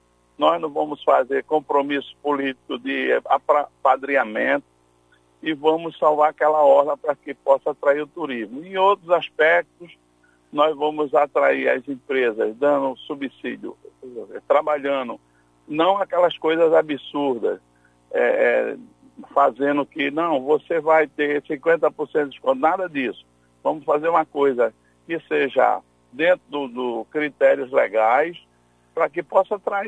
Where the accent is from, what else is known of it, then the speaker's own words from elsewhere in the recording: Goiana, Pernambuco, Brazil; born there; eu nasci em Goiânia, Pernambuco, e aqui eu me fixei, fiz família